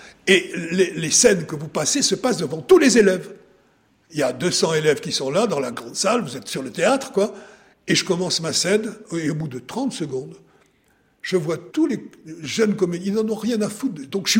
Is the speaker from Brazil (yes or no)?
no; South-West France, France; accent: South-West French; L'accent du sud-ouest, le mien, quoi. Et là, je me dis, bon, je vais essayer de perdre mon accent.